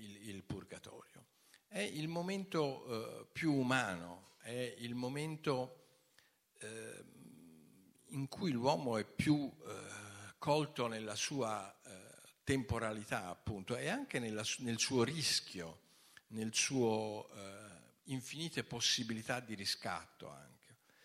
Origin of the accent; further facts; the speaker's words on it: Florence, Tuscany, Italy; vengo da Firenze e da qualche anno cerco di fare qualcosa a Ravenna